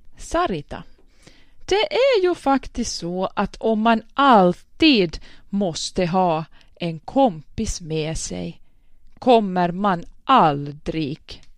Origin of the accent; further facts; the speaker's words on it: Kauhajoki, South Ostrobothnia, Finland; now in Kramfors, Sweden; och bor i skog i Kramfors. Jag är en finne och kommer från Kauhajoki i finsktalande Österbotten.